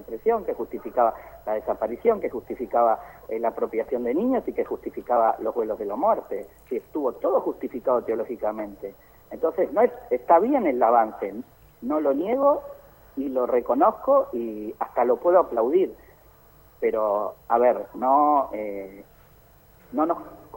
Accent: Mar del Plata, Buenos Aires Province, Argentina; yo soy de Mar del Plata y yo me ordené cura por Mar del Plata

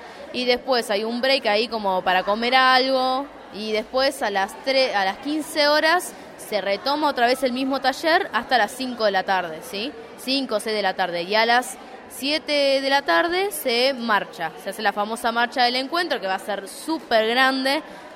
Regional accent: Mar del Plata, Buenos Aires Province, Argentina; soy parte de la comisión organizadora y sí, soy de acá de Mar del Plata

